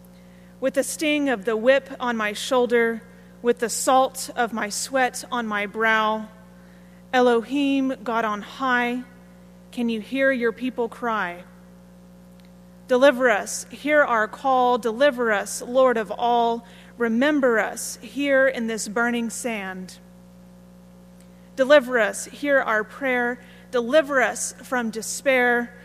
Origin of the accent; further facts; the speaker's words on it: Texas, United States; which is part of the quirkiness of being a Texan that I carry with me.